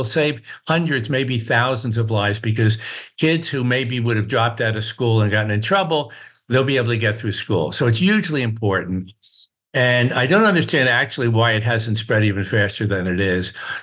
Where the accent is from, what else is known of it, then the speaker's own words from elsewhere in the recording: Newburgh, New York, United States; my hometown, Newburgh, New York.